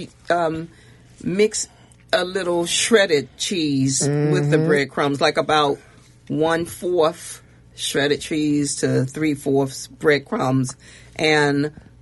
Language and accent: English; Baltimore, Maryland, United States; also born or lived in Oakland, California; I'm from, I was born and raised in Maryland. Born on the Eastern Shore, raised for a time in Baltimore, and then my family moved west to Oakland, California.